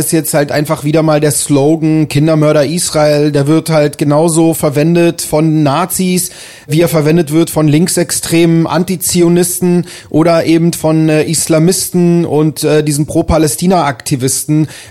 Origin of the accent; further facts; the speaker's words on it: Berlin, Germany; Aber ich bin halt hier in Berlin aufgewachsen.